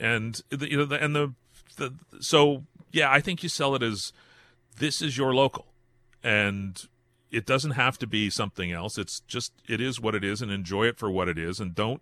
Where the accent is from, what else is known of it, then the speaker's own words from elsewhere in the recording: Hamilton, Ontario, Canada; Although healthier here in my hometown of Hamilton than it is down the road in Toronto.